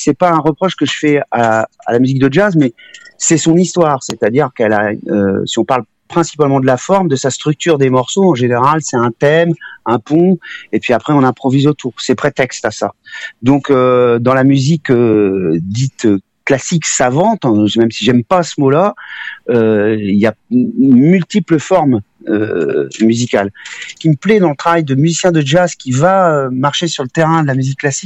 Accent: Normandy, France; Alors, je suis pas breton, je suis originaire de Normandie, et plus précisément des plages du débarquement, tout ça. Donc, j'ai toujours besoin d'être à proximité de l'eau et de la mer.

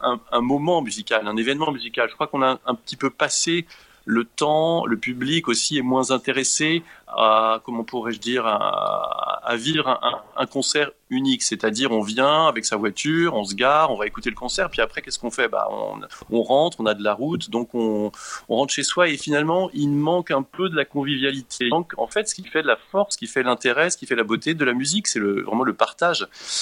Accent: Normandy, France; effectivement, je suis normand, mais je joue dans le Jura depuis des années.

